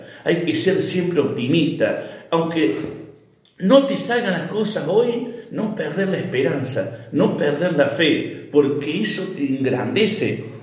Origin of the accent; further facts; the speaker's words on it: Río Tercero, Córdoba, Argentina; now in Villa María, Argentina; Yo llegué a Villa María a los 17 años, soy de Río Tercero, y llegué a Villa María